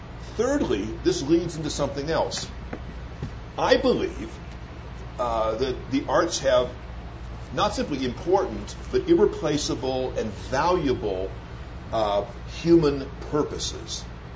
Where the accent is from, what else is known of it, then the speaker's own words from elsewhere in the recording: United States; Now, I mean, I was raised in America, so I naturally think that people that are readers are less active.